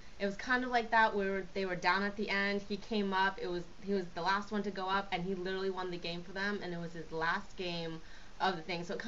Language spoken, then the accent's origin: English; East Coast, United States; I am an implant from the East Coast. I have my loyalties back home.